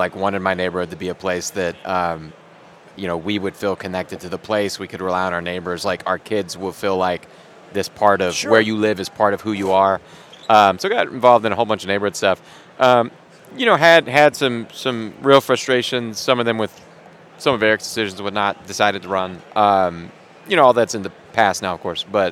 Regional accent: Louisiana, United States; Southwest. So not the city.

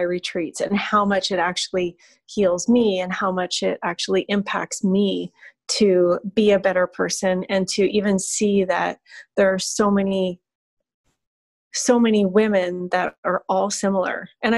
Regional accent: Canada; because I'm from Canada and I spent a lot of time in Canada

